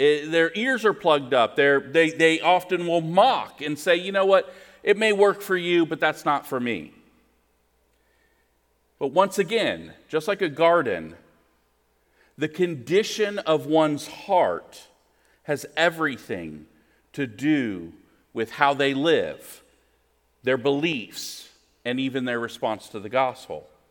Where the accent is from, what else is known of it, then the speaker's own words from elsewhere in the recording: Washington, District of Columbia, United States; I grew up in the Washington, D.C. area, so kind of a city boy, never really had a garden.